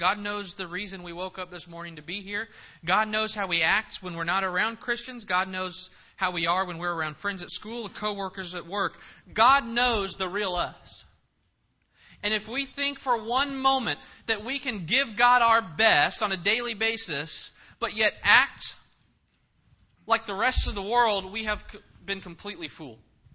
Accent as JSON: {"language": "English", "region": "California", "country": "United States", "said": "I'm a Californian, avocados, you know, I can eat those things raw."}